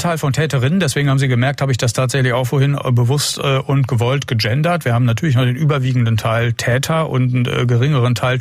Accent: North Rhine-Westphalia, Germany; Ich komme aus Nordrhein-Westfalen

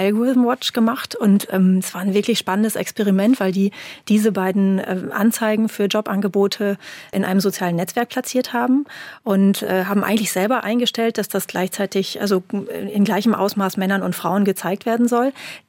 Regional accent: North Rhine-Westphalia, Germany; born there; als gebürtige Westfälin

